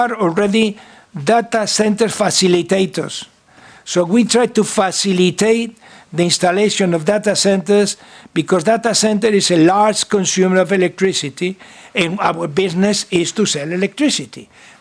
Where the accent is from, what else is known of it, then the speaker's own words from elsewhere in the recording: Bilbao, Basque Country, Spain; English is a second language; although the people from Bilbao, we have the reputation of being a little exaggerated sometimes